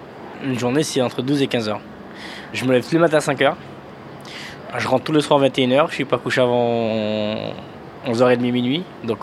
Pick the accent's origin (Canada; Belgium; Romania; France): France; Guadeloupe; moved away as an adult; j'ai 33 ans. Je suis de la Guadeloupe et j'ai commencé aux Antilles et du coup, à l'âge de 18 ans, ma sœur a trouvé une école de boucherie ici et je suis venu faire les études et finalement je suis resté.